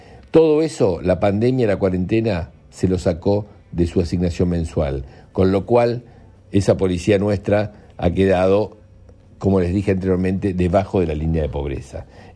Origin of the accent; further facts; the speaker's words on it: La Matanza, Buenos Aires Province, Argentina; a los que habitamos la provincia de Buenos Aires y también a aquellos que somos del partido de La Matanza.